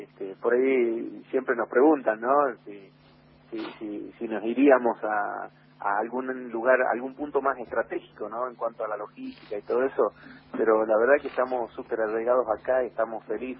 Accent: Salta, Argentina; born there; Nací en Salta Capital, sí.

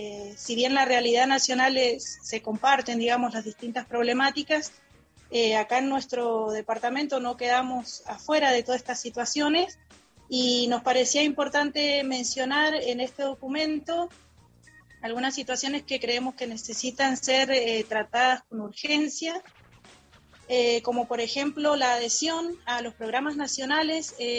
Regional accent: Malargüe, Mendoza, Argentina; nosotros somos de Malargüe.

